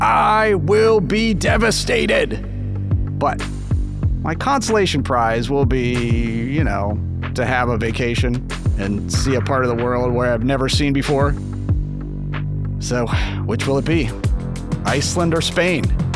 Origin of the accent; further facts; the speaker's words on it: Ohio, United States; It was eclipse day, total solar eclipse day in the United States, in my home state of Ohio, in my astronaut idol's hometown, no less.